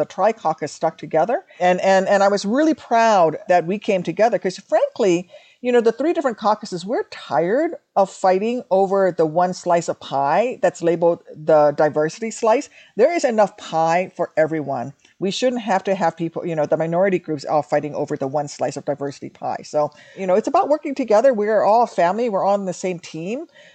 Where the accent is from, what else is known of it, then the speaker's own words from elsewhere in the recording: Thailand; Yeah, so I grew up in Southeast Asia post-Vietnam. My mother is Thai. My parents met in Thailand.